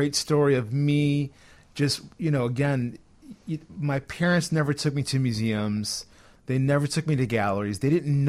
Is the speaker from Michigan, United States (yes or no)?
no; Chicago, Illinois, United States; I grew up in Brighton Park in Chicago